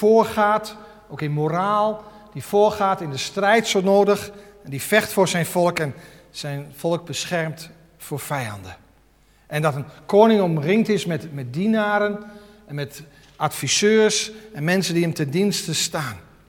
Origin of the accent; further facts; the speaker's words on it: Netherlands; En aan de andere kant vinden wij ook, vooral als Nederlanders, Doe maar gewoon, dat is gek genoeg.